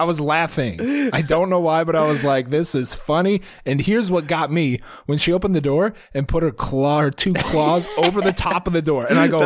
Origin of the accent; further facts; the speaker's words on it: Georgia, United States; I'm from Georgia. Have you ever had a peach?